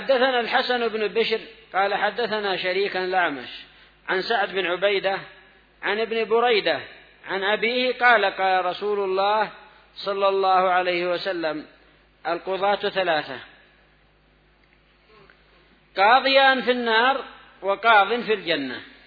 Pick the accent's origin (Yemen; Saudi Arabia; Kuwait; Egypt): Yemen; خاصة عندنا في اليمن